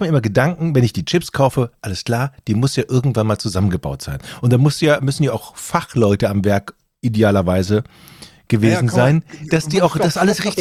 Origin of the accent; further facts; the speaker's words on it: Düsseldorf, North Rhine-Westphalia, Germany; Ich komme ja aus Düsseldorf.